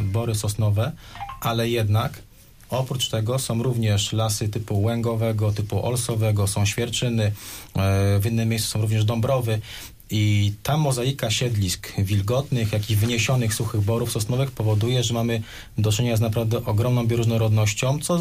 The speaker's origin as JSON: {"language": "Polish", "region": "Lubusz Voivodeship", "country": "Poland", "said": "ja generalnie nie jestem z południa Zielonej Góry, jestem bardziej z północy"}